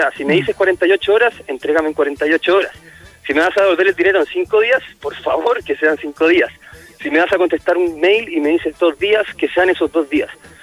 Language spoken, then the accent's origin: Spanish; Chile; Nosotros como chilenos tenemos una cultura muy buena de apreciar lo estadounidense